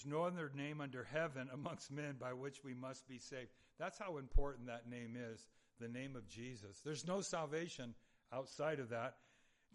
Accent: California, United States; I grew up in Southern California.

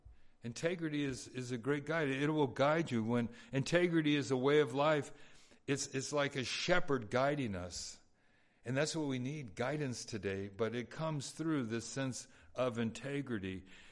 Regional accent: California, United States; Knott's Berry Farm was a place we went to growing up in Southern California.

